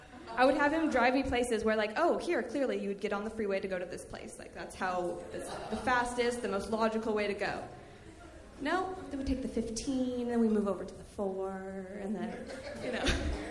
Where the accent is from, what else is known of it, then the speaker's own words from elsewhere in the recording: Portland, Oregon, United States; I grew up in Portland, born and raised, and TriMet has been a part of my life for that whole time.